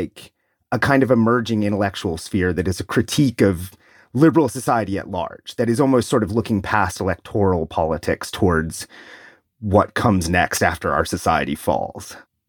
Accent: Ohio, United States; But the two that you're going to have heard most about are J.D. Vance running for Senate from my home state of Ohio.

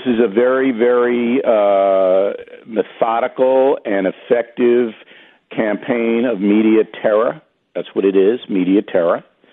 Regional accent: Long Island, New York, United States; I'm from Long Island.

